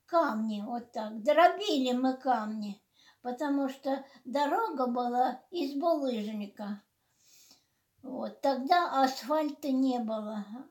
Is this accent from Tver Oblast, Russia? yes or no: yes; Tver Oblast, Russia; born there; Родилась я в Тверской области в 1929 году. Мне сейчас уже 91 год.